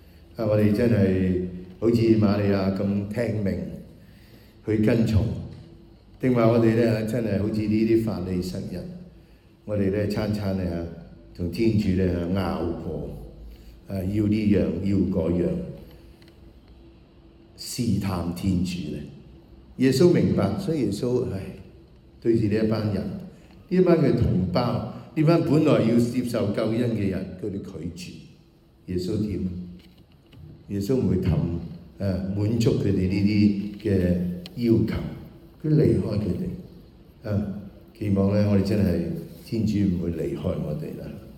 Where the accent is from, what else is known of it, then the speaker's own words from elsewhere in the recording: China; 我哋去到我哋中國人嘅年啊嘅一年嘅結束啊。